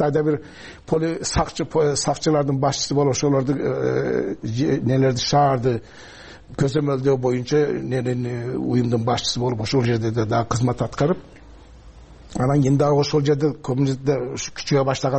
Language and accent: Kyrgyz; Turkey; Биз ошол жерде дүйнөгө ошол жерде чоңойдук. Мен анын менин бир 2 жаш улуу агам, анан кийин менин карындашым Хатиже деген ал жерде чоңойдук.